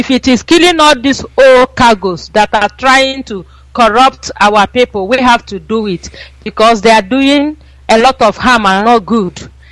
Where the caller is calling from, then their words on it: Spain; I'm calling from Spain.